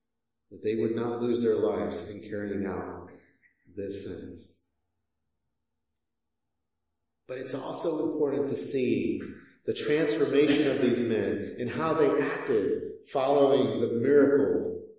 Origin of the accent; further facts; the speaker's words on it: Texas, United States; I come from Texas, and there was a slogan that said, don't mess with Texas.